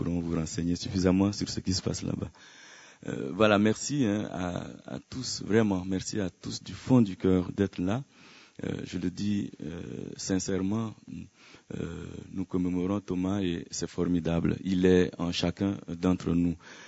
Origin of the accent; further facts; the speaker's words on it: Chad; also born or lived in Burkina Faso; Je suis tchadien